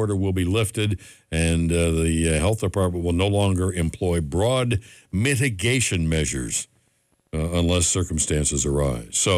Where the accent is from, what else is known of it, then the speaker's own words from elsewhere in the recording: Cleveland, Ohio, United States; I will tell you this, that was culture shock for me, because we came from Cleveland, and you know, it's not Chicago or New York, but it's a big city.